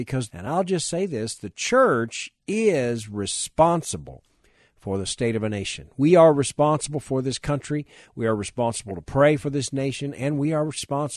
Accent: United States; before anything else, before I'm even an American, I am a Christian.

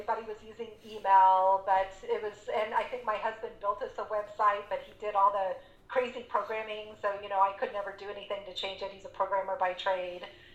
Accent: San Antonio, Texas, United States; I know. I grew up in San Antonio, Texas, studied languages, married a Canadian.

